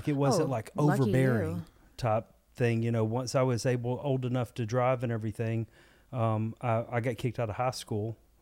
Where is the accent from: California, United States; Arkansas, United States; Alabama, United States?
Alabama, United States; Cherokee; I'm actually from North Alabama, a little town called Cherokee.